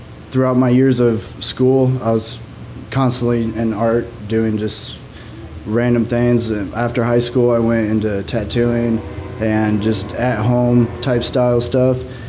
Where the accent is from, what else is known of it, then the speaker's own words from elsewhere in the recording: Fort Dodge, Iowa, United States; Yeah, that's right. I'm from Fort Dodge, Iowa.